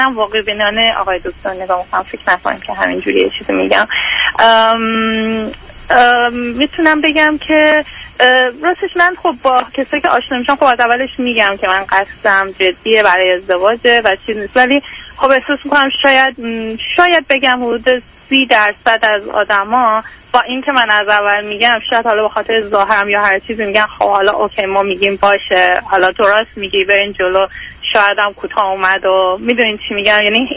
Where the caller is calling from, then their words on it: Vancouver, British Columbia, Canada; من یه دختر 32 ساله فرستریتد از کانادا هستم، ونکوور.